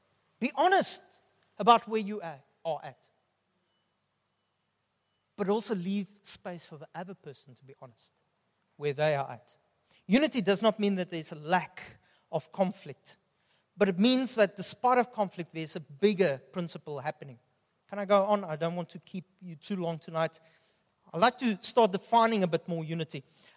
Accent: South Africa; Being Afrikaans will fade one day. Being male will fade one day. Being South African will fade one day.

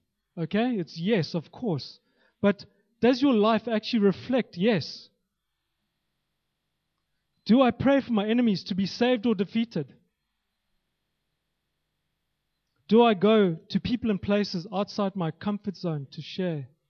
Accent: Zimbabwe; born there; Where you were born. I was born in Zimbabwe. Luckily, I'm white. I'm treated a bit better than some of the black Zimbabweans in this country.

